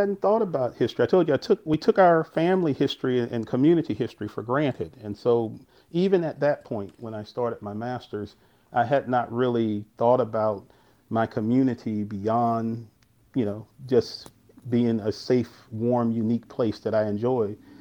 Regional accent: Indian Woods, North Carolina, United States; can I write about my hometown? And his remarks were that if you don't write about it, nobody else will. And so that's how I ended up writing my master's thesis on Indian Woods

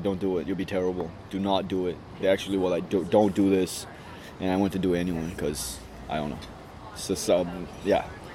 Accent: Malaysia; then my nationality is Malaysian. So it's just like being Chinese-American, but instead of American, I'm from Malaysia.

